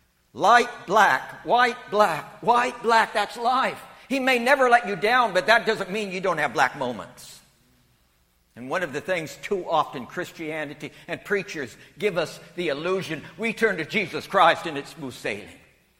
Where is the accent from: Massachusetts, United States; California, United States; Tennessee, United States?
California, United States; Bakersfield; We flew from L.A. into my hometown of Bakersfield. My parents met me there at Meadows Field, which is the local airport.